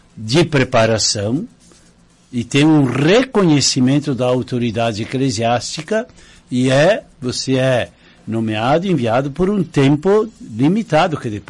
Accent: Nova Roma do Sul, Rio Grande do Sul, Brazil; Nova Roma do Sul.

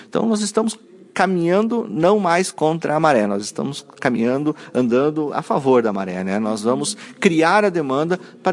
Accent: Sananduva, Rio Grande do Sul, Brazil; Sananduva, minha terra natal.

